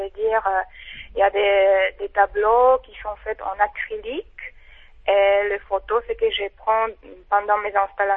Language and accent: French; South Moravian Region, Czechia; now in France; Je reviens régulièrement dans ma ville natale, où il y a beaucoup d'amis qui attendent toujours que je ramène quelque chose de nouveau